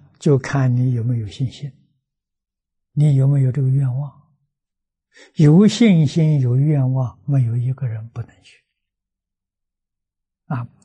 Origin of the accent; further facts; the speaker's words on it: China; 我们中国人讲